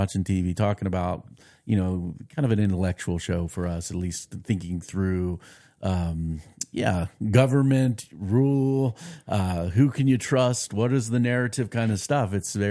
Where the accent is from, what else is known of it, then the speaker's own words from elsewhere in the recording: Virginia, United States; Oh, man, I grew up in Virginia, Jesse, a Pittsburgh Steelers fans, and all my neighbors were Skins fans